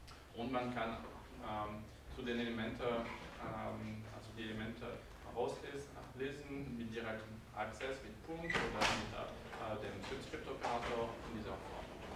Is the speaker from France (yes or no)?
yes; France; German is a second language; now in Bernau, Germany; also wie ich das nicht verstecken kann vom Akzent, bin ich Franzose, aber ich lebe in der Nähe von Bernau